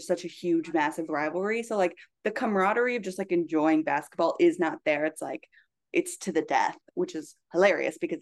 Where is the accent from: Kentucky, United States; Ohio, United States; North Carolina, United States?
North Carolina, United States; But I grew up in North Carolina, like college basketball is huge there.